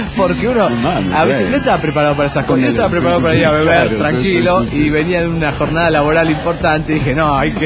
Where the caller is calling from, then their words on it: Orange, California, United States; de Orange, California.